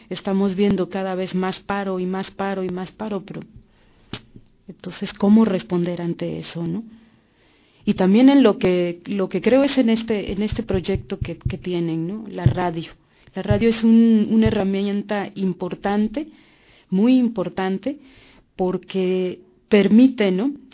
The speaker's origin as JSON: {"language": "Spanish", "country": "Mexico", "said": "Allá en mi país, por ejemplo, cuando se dio la Asamblea Popular de los Pueblos de Oaxaca, ese movimiento tan fuerte de resistencia que hubo"}